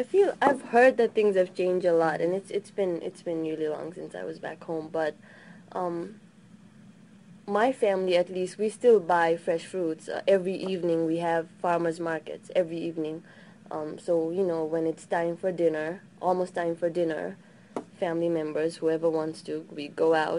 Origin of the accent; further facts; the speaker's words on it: Kathmandu, Bagmati, Nepal; family is originally from Tansin Palpa, which is about 200 miles away from the capital. But I was raised in Kathmandu and some part in a village called Gorsadi, which is in southern part of the country.